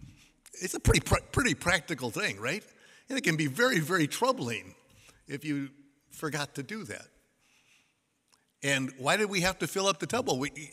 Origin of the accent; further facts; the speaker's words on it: Minnesota, United States; Now, we came from Minnesota. We'd have from some pretty significant storms.